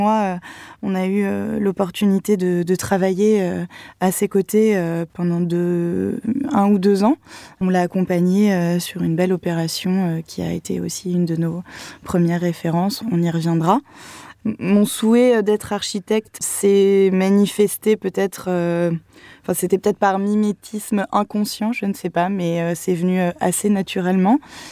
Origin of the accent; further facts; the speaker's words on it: Nancy, Grand Est, France; Alors moi, je suis née à Nancy, en Lorraine, où j'ai fait toutes mes études et mon lycée